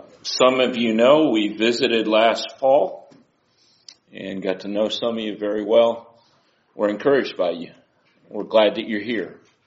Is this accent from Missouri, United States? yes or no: no; Oregon, United States; born there; also born or lived in California / Ohio / New York / Tennessee; and I don't really have a Tennessee accent because I was born in Oregon. I lived in California. I've lived in Ohio. I lived in New York kind of longer than I wanted to, and I've been in Tennessee for 34 years.